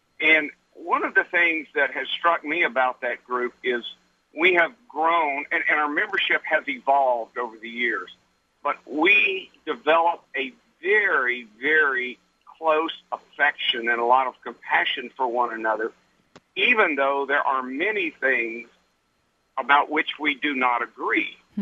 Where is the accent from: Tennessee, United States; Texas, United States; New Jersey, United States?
Texas, United States; San Angelo; I'm from San Angelo, Texas.